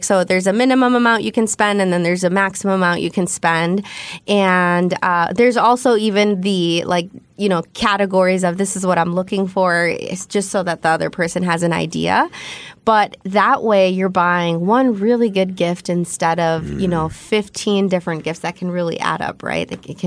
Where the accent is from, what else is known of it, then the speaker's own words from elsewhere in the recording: Kenosha, Wisconsin, United States; now in Franklin, United States; I'm originally from Kenosha. I live in Franklin.